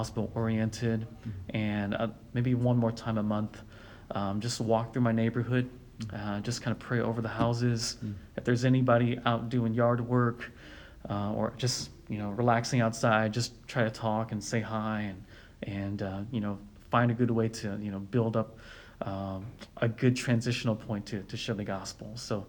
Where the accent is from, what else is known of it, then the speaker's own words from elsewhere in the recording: Portland, Oregon, United States; now in Wake Forest, United States; We moved back to my hometown in Portland, pastored there just on a voluntary basis.